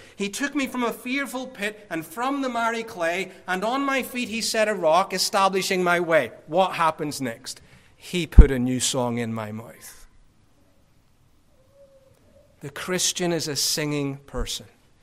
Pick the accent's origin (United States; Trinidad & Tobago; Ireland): Ireland; I come from Ireland, and there's a long history of pubs and singing.